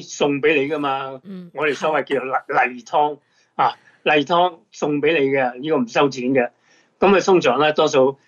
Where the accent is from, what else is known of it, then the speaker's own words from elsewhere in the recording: Guangdong, China; 个叉烧就唔系讲我哋广东人食嗰个叉烧喎，系日本式嘅叉烧喎